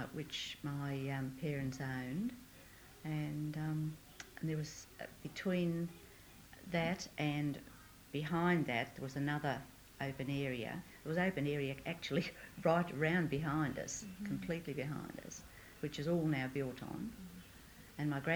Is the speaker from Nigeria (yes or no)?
no; Blacktown, New South Wales, Australia; born there; I live at Kimberley, Beaconsfield Road, Rooty Hill. I was born on the 30th of September 1929 at Blacktown. I'm married. I'm Australian